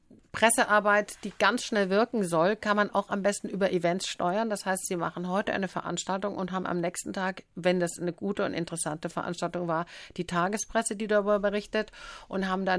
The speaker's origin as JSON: {"language": "German", "town": "Munich", "region": "Bavaria", "country": "Germany", "tie": "born or raised there", "said": "Also München zum Beispiel, ich bin ja in München aufgewachsen."}